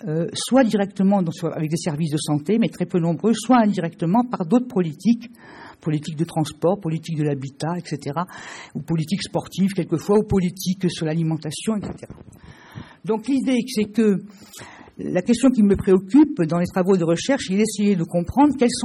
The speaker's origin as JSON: {"language": "French", "town": "Toulouse", "region": "Occitanie", "country": "France", "said": "Bon, je suis de Toulouse."}